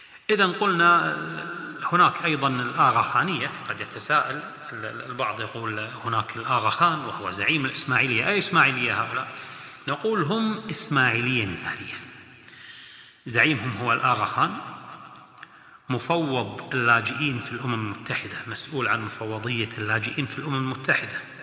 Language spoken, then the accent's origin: Arabic; Kuwait; إلى قفلية كما نقول عندنا بالكويت